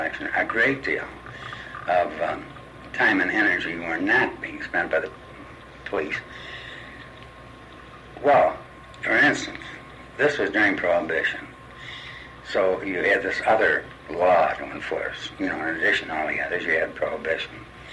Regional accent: Detroit, Michigan, United States; born there; But I was born in Detroit.

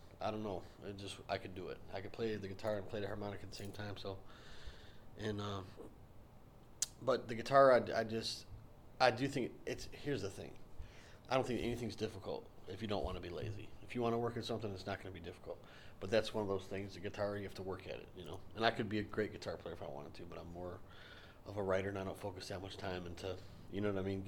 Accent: River Rouge, Michigan, United States; So, but we grew up in River Rouge.

